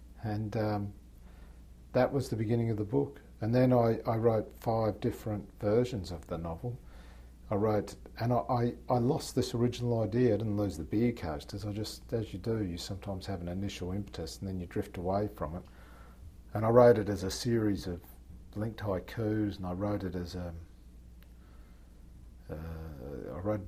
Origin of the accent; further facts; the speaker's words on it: Tasmania, Australia; born there; the little town where I was born in Tasmania